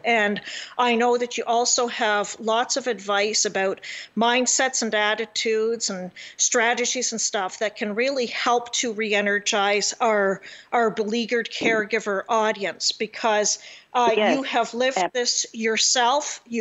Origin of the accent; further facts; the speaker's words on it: Canada; As a Canadian, we both see the U.S. news and stations as well as the Canadian, right?